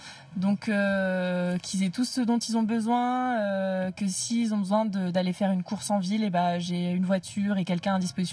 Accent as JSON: {"language": "French", "region": "Grand Est", "country": "France", "said": "Ça fait un an et demi que je suis ici. Avant, je travaillais dans une autre salle de concert. Du coup, je vous disais avant, je viens des Vosges, je viens du nord-est de la France."}